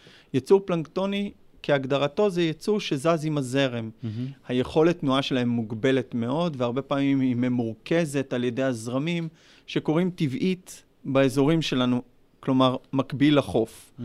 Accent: Nahariya, Northern District, Israel; אני נהריאני במקור.

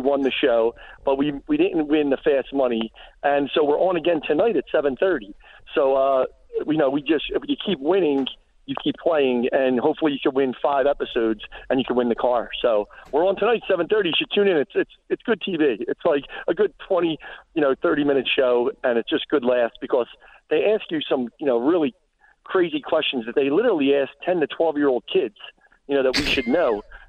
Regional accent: Philadelphia, Pennsylvania, United States; Yeah, born and raised in South Philadelphia my whole life. And, so we're a really tight Italian family that's a little bit crazy.

